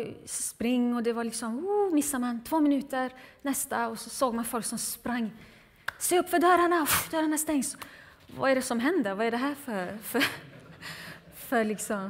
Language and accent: Swedish; Gothenburg, Västra Götaland County, Sweden; moved away as an adult; now in Stockholm, Sweden; När jag var 18 år så tog jag studenten, jag är uppväxt på västkusten i Göteborg. Och så kom jag in på lärarhögskolan och skulle flytta till Stockholm